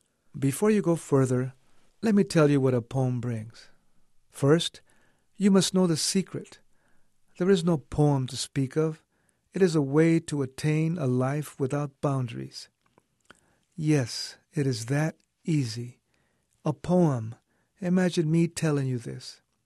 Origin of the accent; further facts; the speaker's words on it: Fowler, California, United States; born there; I was born in Fowler, a few miles from Fresno, and as soon as I was 29 days old, we got back on the road and went to the next ranchito and the next town